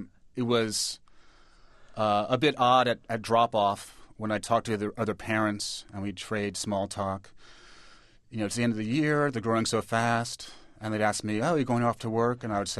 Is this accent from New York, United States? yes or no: yes; New York, United States; born or raised there